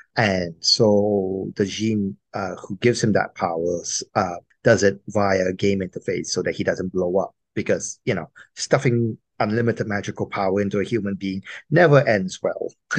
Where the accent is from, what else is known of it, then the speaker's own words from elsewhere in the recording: Malaysia; Part of it is because I'm Malaysian and I love Malaysian food as well.